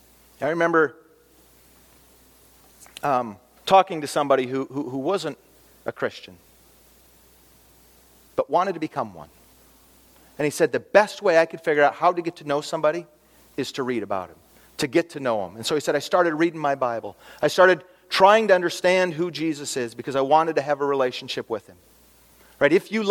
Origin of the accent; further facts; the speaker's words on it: Edgerton, Minnesota, United States; I grew up in Edgerton, Dort College. Didn't know there were atheists or Muslims that really existed in the world.